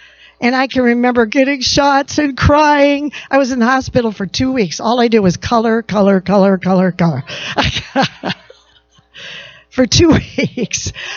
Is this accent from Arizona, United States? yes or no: no; Dodge, Nebraska, United States; And so I come from Dodge, Nebraska, a little town of 600 some